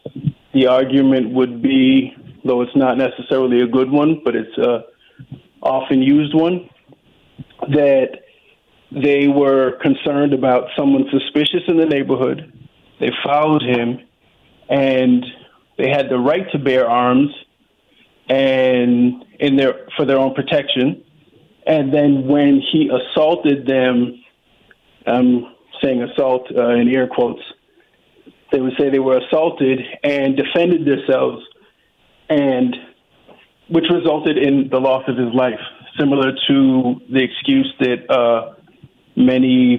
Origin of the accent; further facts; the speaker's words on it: Boston, Massachusetts, United States; I'm from Boston